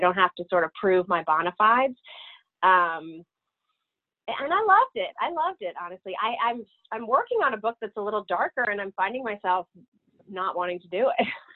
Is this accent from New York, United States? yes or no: yes; New York, United States; I mean, I grew up in New York. My family's from Savannah, Georgia, from the South, but not the Appalachian South.